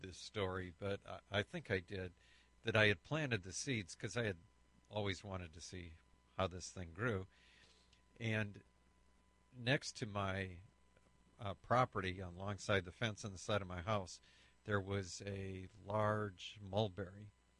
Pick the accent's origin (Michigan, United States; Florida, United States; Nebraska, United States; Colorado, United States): Michigan, United States; And I'm originally from Michigan